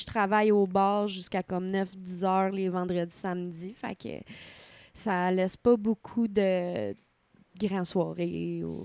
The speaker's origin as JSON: {"language": "French", "town": "L'Assomption", "region": "Quebec", "country": "Canada", "said": "Ouais, je viens de l'Assomption."}